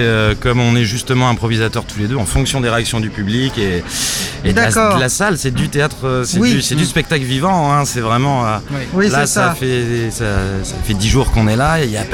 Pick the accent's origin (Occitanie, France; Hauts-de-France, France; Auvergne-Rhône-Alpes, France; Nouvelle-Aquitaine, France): Hauts-de-France, France; Lille; Voilà, on est de Lille. On a traversé la France pour venir proposer ce petit ovni théâtral, poétique et musical.